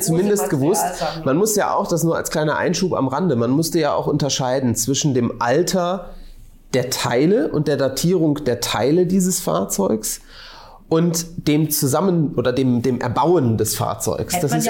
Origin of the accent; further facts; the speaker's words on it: Rhine-Neckar, Germany; aus meiner Heimat, aus dem Rhein-Neckar-Raum